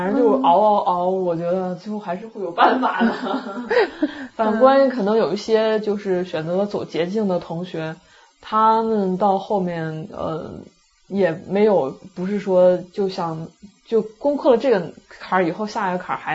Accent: Shandong, China; 我因为我们家是山东人，就是脾气也比较火爆。

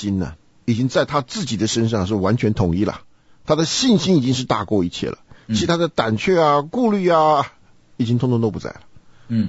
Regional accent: China

